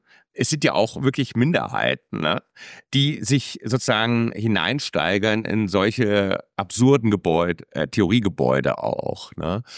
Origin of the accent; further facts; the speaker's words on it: Frankfurt, Hesse, Germany; also ich komme aus Frankfurt